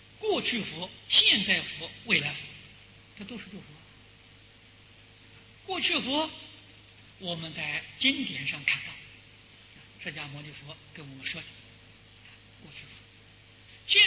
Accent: China; 正是我们中国人所讲英雄所见大略相同啊

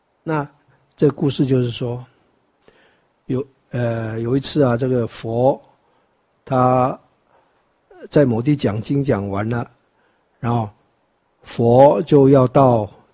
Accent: Taiwan; 那我们台湾人呢，就讲

